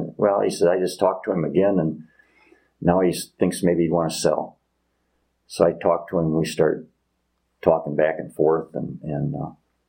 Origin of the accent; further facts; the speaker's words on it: Monroeville, Pennsylvania, United States; I started out for Don Morrow when I grew up in Monroeville when I was 15.